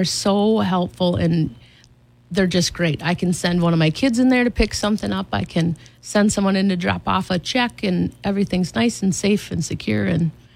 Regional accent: Shieldsville, Minnesota, United States; I grew up out in Shieldsville on a dairy farm.

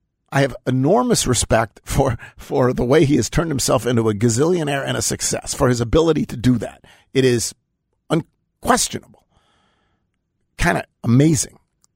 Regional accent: Memphis, Tennessee, United States; I'm out there and I'll say it. I'm from Memphis.

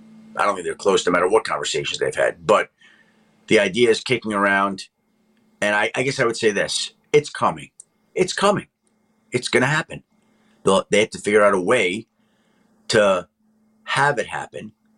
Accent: New York, United States; You know, I grew up in New York, and that was a team I rooted for

